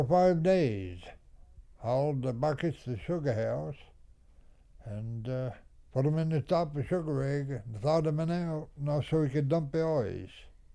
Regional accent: Vermont, United States; also born or lived in New Hampshire, United States; I was four coming five when I come back to Vermont. I was born in New Hampshire.

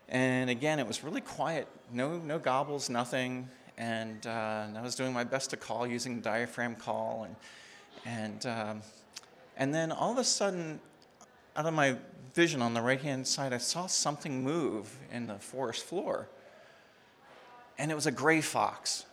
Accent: Pennsylvania, United States; I grew up in Pennsylvania, and I didn't actually start hunting until I went to college at the University of Wisconsin

